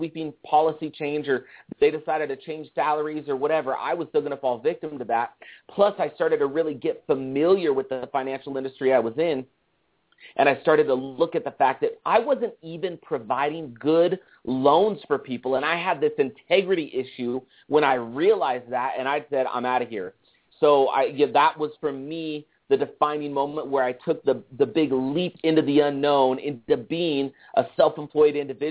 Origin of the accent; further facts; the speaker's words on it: San Leandro, California, United States; Because I grew up in Oakland, California, just outside of Oakland, actually, in San Leandro, California, and just on the East Bay there.